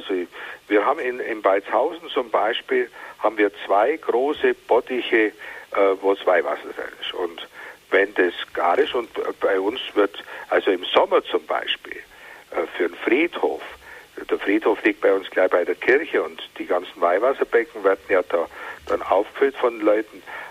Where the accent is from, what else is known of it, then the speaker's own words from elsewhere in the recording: Bavaria, Germany; ich komme aus dem Ries und bei uns war ein Wallfahrtsort und ist heute natürlich noch ein Wallfahrtsort